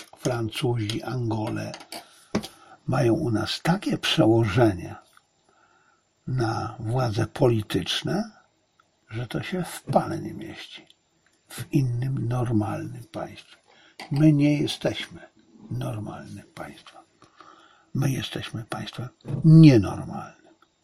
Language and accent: Polish; Zabrze, Silesian Voivodeship, Poland; jak to u mnie na Śląsku w Zabrzu mówiło się, na musiku.